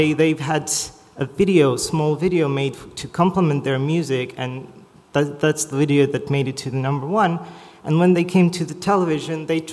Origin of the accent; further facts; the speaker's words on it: Zagreb, City of Zagreb, Croatia; English is a second language; I come from Zagreb, from Multimedia Institute